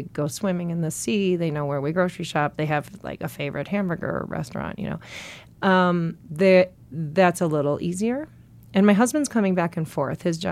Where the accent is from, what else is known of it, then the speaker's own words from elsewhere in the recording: Milwaukee, Wisconsin, United States; In Milwaukee.